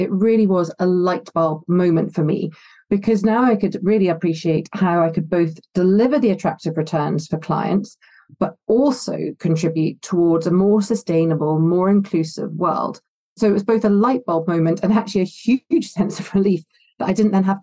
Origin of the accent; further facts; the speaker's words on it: Scotland, United Kingdom; Well, I grew up in a small village in the northeast of Scotland near the city of Aberdeen. I started off attending the village school, which just had 40 pupils